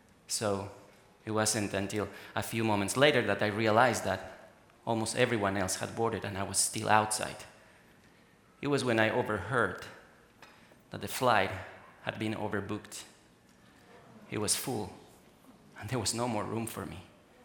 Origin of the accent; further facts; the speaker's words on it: Bolivia; I received a call at 3 a.m. in the morning from my home country, Bolivia.